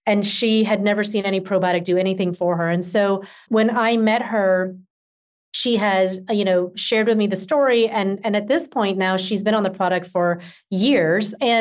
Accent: Georgia, United States; I mean, I live in California, so it's doable to get out to Hawaii, but I grew up in Georgia.

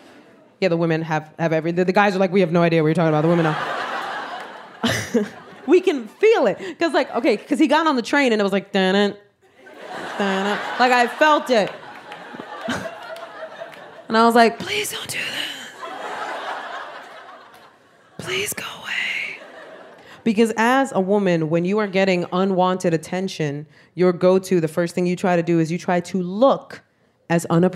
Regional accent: New York City, New York, United States; I am Puerto Rican from the South Bronx.

